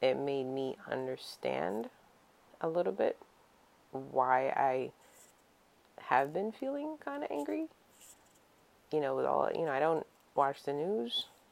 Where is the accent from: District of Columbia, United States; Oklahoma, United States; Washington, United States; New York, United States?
New York, United States; So I grew up here in New York, but I've never seen race play out the way it has been